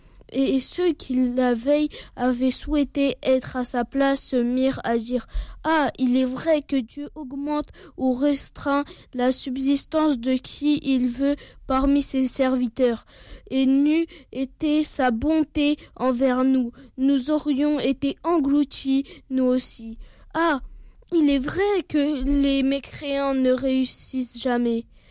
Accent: Alfortville, Île-de-France, France; Je viens d'Alfortville.

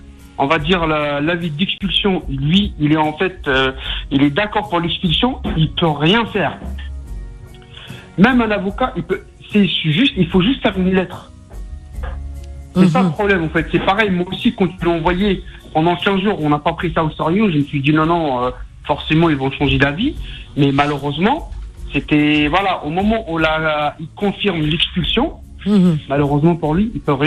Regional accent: Algeria; je suis algérien

